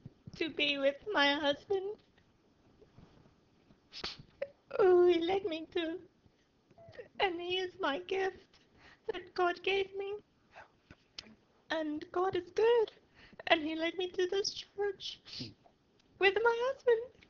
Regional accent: South Africa; I just wanted to say that I came from South Africa

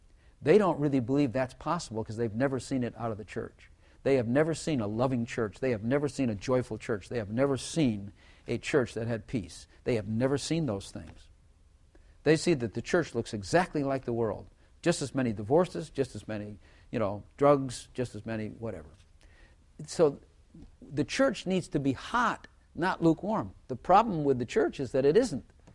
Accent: Chicago, Illinois, United States; I'm from Chicago. He's from Chicago. So it could happen.

